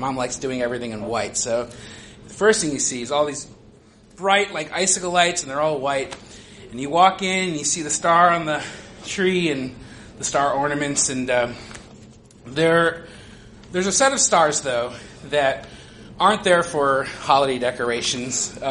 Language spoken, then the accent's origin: English; United States; And as a child growing up in America, the thing that I was always taught was, to be an adult, you got to get a job doing something you love.